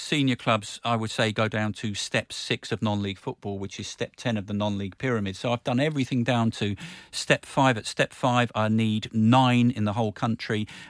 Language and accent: English; London, United Kingdom; I grew up in Northwest London, so my family were QPR season ticket holders.